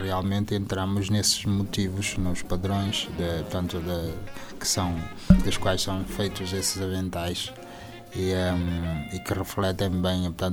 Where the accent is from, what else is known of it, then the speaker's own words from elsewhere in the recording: Vila Nova de Gaia, Porto, Portugal; moved away as an adult; now in Viana do Castelo, Portugal; sou de Vila Nova de Gaia, portanto a nossa casa, a família é ali perto da Avenida de Gaia, ali no, perto da Câmara. Mas, desde os anos que assumi vir estudar para Viana